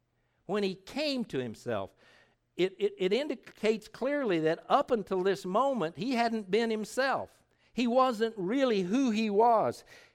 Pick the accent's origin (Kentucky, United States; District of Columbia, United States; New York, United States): Kentucky, United States; Harrodsburg; also born or lived in Lexington; We said, well, we're from Kentucky.